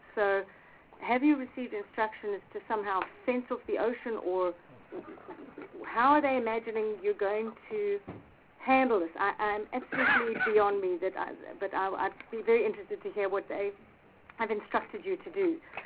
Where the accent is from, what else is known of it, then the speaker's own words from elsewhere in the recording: Durban, KwaZulu-Natal, South Africa; I'm from Durban. I understand the ocean.